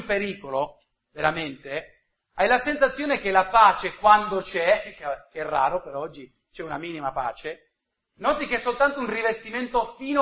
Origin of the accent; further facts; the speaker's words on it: United States; perché sono americano